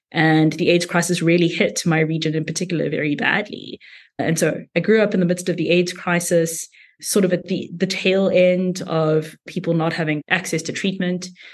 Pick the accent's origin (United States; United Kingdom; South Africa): South Africa; I come from South Africa where there aren't always clinics in places where people need them and doctors in places where they need them.